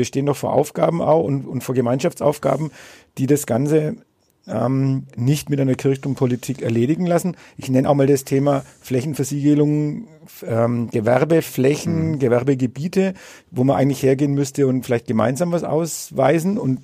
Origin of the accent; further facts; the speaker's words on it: Bad Windsheim, Bavaria, Germany; kann ich jetzt auch meine Heimatstadt Windsheim als Beispiel anführen